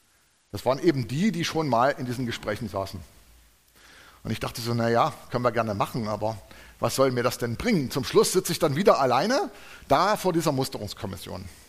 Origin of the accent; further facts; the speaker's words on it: East Germany, Germany; habe ich in einem Staat gelebt, den gibt es nicht mehr. Ich komme ja aus der DDR. Deutschland war früher mal geteilt, für die Venezolaner, die das vielleicht nicht wissen, und ich komme aus dem Teil, der später in den anderen Teil übergegangen ist.